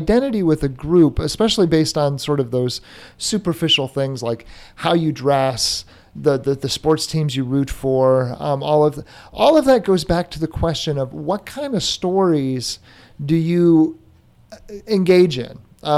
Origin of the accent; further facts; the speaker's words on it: Indiana, United States; You know, that's part of the story of growing up in Indiana. And because of that, that becomes part of who you are.